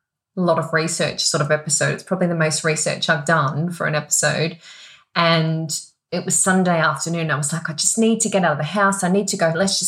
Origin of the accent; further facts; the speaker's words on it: Australia; Even though I'm Australian